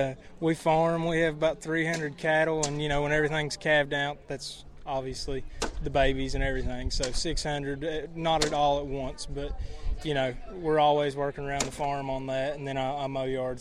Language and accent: English; Lebanon, Virginia, United States; I'm from Lebanon, Virginia.